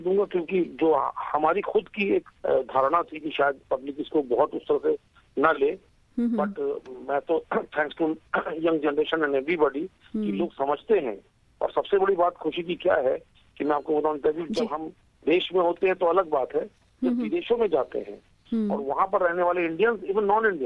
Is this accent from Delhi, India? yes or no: no; Uttar Pradesh, India; originally मैं एक बंगाली हूँ लेकिन उत्तर प्रदेश में पला बड़ा हूँ, तो इसलिए मेरी हिंदी जो है वो मेरी बोलचाल की भाषा बनी